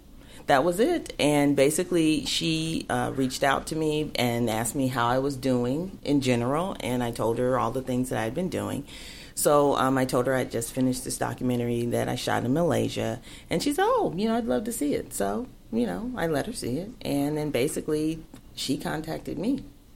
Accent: Indianapolis, Indiana, United States; because we grew up together in Indianapolis.

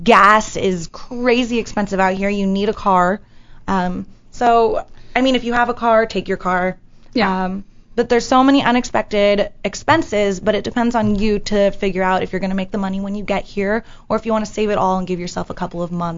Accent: New York City, New York, United States; I was born on the Upper East Side.

